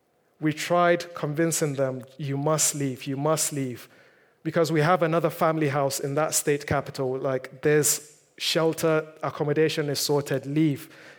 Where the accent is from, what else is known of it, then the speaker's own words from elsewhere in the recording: North East, Nigeria; now in England, United Kingdom; the situation back in my home country, Nigeria, was not the same. You see, I come from the northeastern part of Nigeria